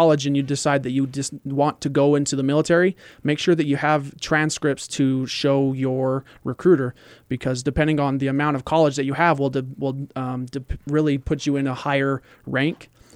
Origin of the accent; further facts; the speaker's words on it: Utah, United States; they found out I'm from Utah